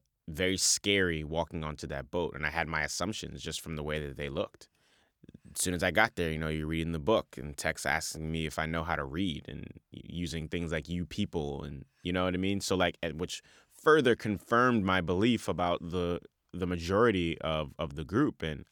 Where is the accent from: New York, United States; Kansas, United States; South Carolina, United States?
New York, United States; Bronx; that's not any knock to the people that I grew up with in the Bronx. I love them, you know.